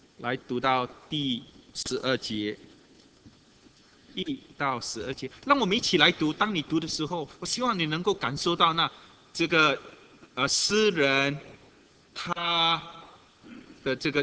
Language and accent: Chinese; China; 这个上天，我们看对我们中国人来讲是一句美好的一句话